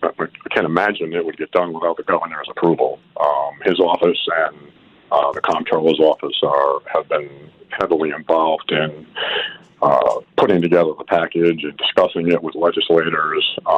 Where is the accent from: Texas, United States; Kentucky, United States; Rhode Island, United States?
Rhode Island, United States; Westerly; I'm from Westerly, Rhode Island.